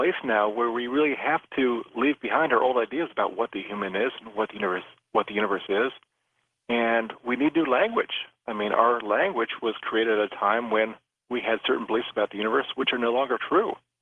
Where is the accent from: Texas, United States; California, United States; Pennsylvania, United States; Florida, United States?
Florida, United States; I grew up in South Florida, where there's just gorgeous skies